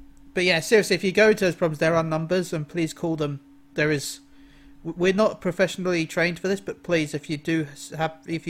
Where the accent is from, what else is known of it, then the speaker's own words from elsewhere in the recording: England, United Kingdom; They were completely convinced that I was Australian, no matter how much I told them I was from England.